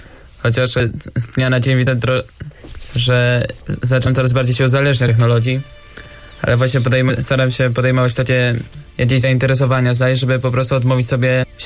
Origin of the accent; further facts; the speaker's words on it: Gdańsk, Pomeranian Voivodeship, Poland; tego klubu piłkarskiego z Gdańska, skąd pochodzę.